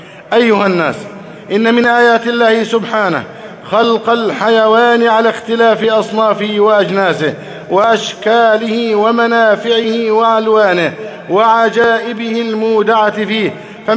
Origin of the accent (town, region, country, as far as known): Egypt